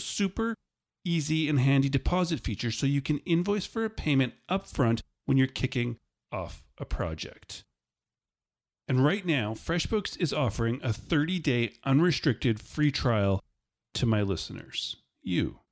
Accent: Canada; I'm Canadian

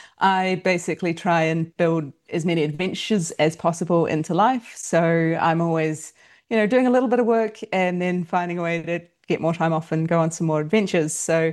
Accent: New Zealand; I'm from New Zealand, so I'm from across the ditch

